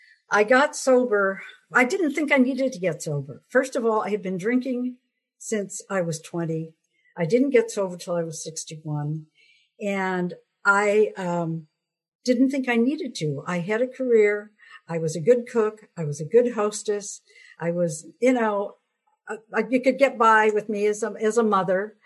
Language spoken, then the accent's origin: English; Seattle, Washington, United States; I grew up in Seattle, Washington. I have a younger sister who's also in the program.